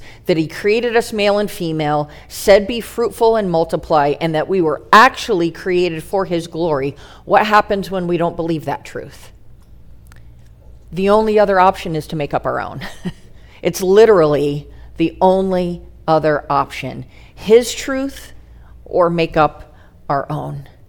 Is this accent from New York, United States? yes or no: yes; New York, United States; as a little girl, I grew up in Western New York.